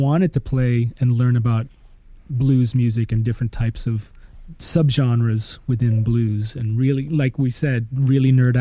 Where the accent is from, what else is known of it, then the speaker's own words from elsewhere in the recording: Michigan, United States; So we just like, let's go back to the Midwest, because we're both from Michigan and we have a lot of friends that live in Chicago.